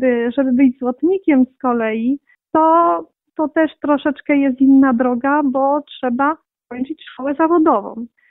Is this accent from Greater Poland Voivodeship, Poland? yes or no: yes; Kalisz, Greater Poland Voivodeship, Poland; born there; now in Chełmce, Poland; moja mama pochodzi z tej miejscowości, a ja sama urodziłam się w Kaliszu, ale no z wyboru teraz jestem mieszkanką Chełmc.